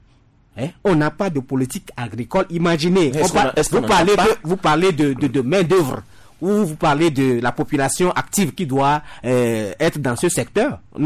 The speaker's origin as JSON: {"language": "French", "country": "Togo", "said": "nous avons beaucoup de terres cultivables, arables, chez nous au Togo."}